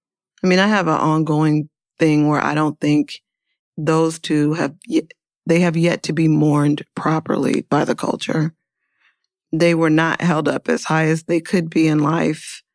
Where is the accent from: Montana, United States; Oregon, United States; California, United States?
California, United States; Oakland; Atlanta was alive, but I'm from Oakland, so nothing compares.